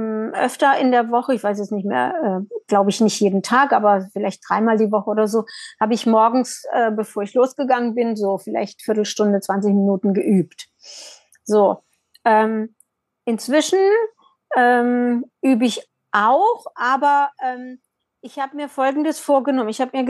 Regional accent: Baden-Württemberg, Germany; moved away as an adult; also born or lived in Berlin; ich bin aus Baden-Württemberg, habe über 40 Jahre in Berlin gelebt und bin jetzt wieder in meinem alten Elternhaus, aber das wird verkauft und dann ziehe ich wieder nach Berlin.

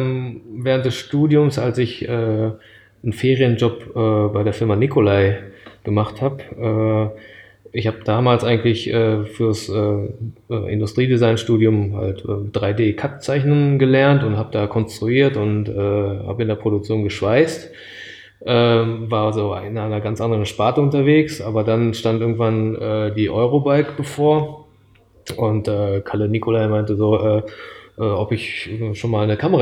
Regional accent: Düsseldorf, North Rhine-Westphalia, Germany; also born or lived in Japan; geboren wurde ich in Japan, das ist schon lange her. Ich sage jetzt auch nicht, wie alt ich bin. Und aufgewachsen bin ich in Nordrhein-Westfalen, in Düsseldorf, da wo auch viele Japaner leben. Bin dort zur japanischen Schule gegangen und zur deutschen Schule

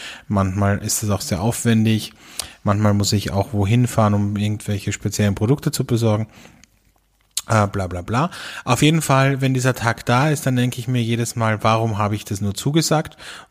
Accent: Austria; das sagt man bei uns in Österreich Büchsenöffner dazu.

